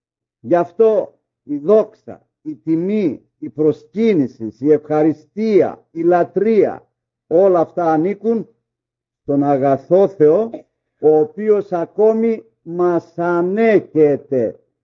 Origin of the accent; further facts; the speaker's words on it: Greece; εμείς σαν Έλληνες στη γλώσσα μας, το 17ο κεφάλαιο.